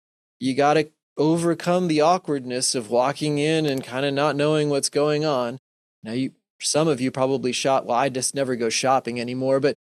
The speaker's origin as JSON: {"language": "English", "region": "Connecticut", "country": "United States", "tie": "born there", "said": "originally I'm from I was born in Connecticut. I grew up across country, and my dad was in the Navy"}